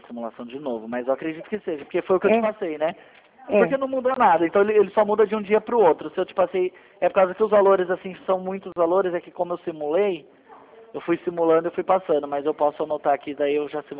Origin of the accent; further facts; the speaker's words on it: Sorocaba, São Paulo, Brazil; Eu sou de Sorocaba.